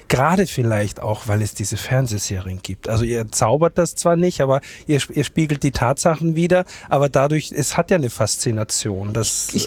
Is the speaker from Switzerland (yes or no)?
no; Austria; Da sind wir gerade wieder in dieser Hafenwelt, die so speziell ist, die mich hier auch gefangen hat als Österreicher. Und seit 30 Jahren bin ich da tätig